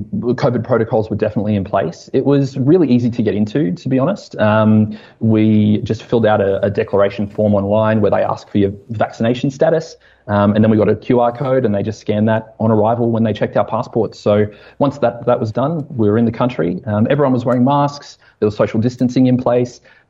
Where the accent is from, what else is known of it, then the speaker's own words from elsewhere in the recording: Australia; I'm Australian, if you can tell.